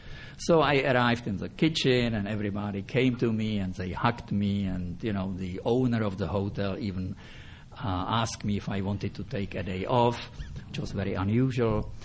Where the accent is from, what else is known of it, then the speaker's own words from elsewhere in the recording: Czechia; English is a second language; I never had any desire to leave my home country. Yes, I hated the communist system, but like most Czechs, I knew my ways around.